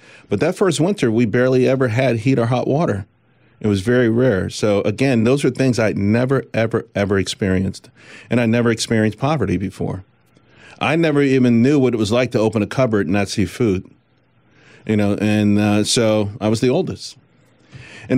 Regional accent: Harlem, New York, United States; growing up in Harlem and growing up in the ghetto, it's tough for parents, right?

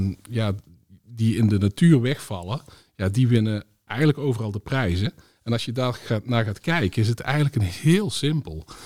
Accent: North Brabant, Netherlands; Dus ik kom uit de Brainport-regio.

